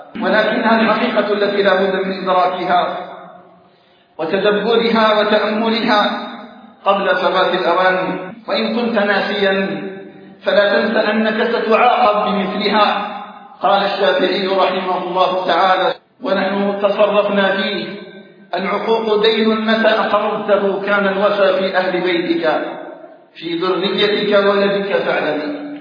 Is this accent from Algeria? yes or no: yes; Algeria; أسأل الله تعالى أن يجعل بلدنا الجزائر آمنا مطمئنا، وسائر بلاد المسلمين